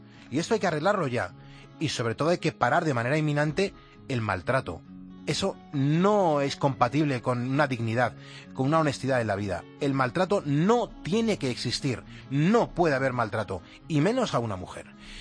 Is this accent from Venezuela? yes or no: no; Spain; Somos españoles, eso es muy grande, muy grande.